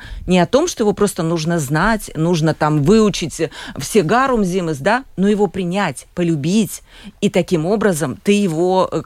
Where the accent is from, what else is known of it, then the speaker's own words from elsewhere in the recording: Latvia; В свободное время я слежу за новостями в Латвии, и как латыш меня волнуют новости